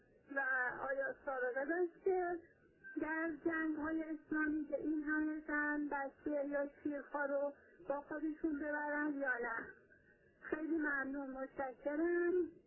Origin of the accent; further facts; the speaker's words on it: southern, Iraq; از عراقم هستم، از عراق جنوب هستم، ولی چون دیگه تحصیل کرده دانشگاه هستم لهجه عربی نمیخوام صحبت کنم